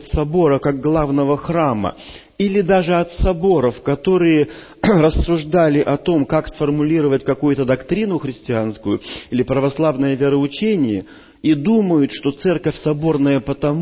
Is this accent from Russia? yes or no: yes; Russia; Я русский, россиянин по происхождению